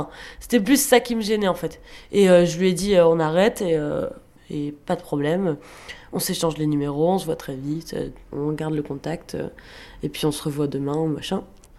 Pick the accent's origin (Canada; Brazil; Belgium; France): France; Biarritz, Nouvelle-Aquitaine; Moi, je viens de Biarritz, où il y a beaucoup, beaucoup de touristes qui viennent